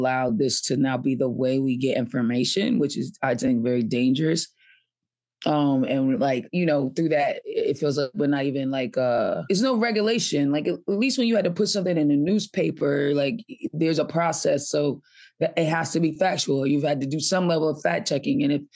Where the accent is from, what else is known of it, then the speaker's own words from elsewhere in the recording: Boston, Massachusetts, United States; also born or lived in Atlanta; I grew up in Boston, and then I moved to Atlanta for a little while, like college age, and then came back to Boston. I started comedy in Boston.